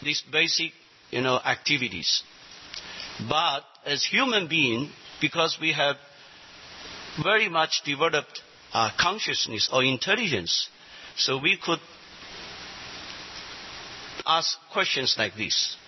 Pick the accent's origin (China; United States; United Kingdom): China; English is a second language; Because I'm from China